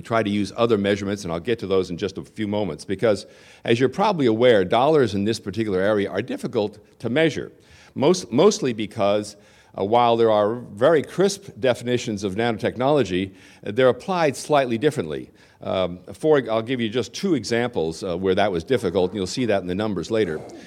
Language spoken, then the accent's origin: English; San Francisco, California, United States; welcome you to my hometown of San Francisco